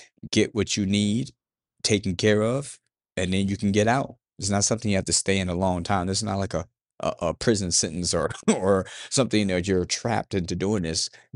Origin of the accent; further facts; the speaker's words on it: Las Vegas, Nevada, United States; I mean, come on, I'm from Vegas, born and raised.